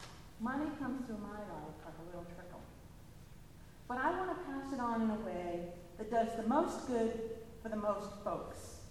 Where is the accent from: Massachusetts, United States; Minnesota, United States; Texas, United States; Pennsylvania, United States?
Massachusetts, United States; Littleton; I grew up in the Littleton Congregational Church in Littleton, Mass.